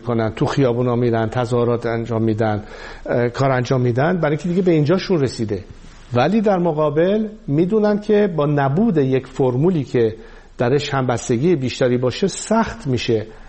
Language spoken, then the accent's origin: Persian; Iran; به عنوان یک ایرانی که هدفم منافع ملی کشورمون هست